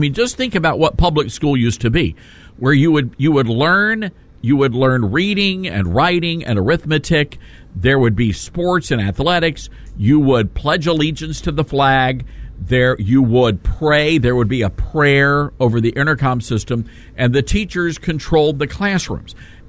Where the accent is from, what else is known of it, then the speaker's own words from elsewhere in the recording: South Haven, Mississippi, United States; that's what we did as kids growing up in South Haven, Mississippi.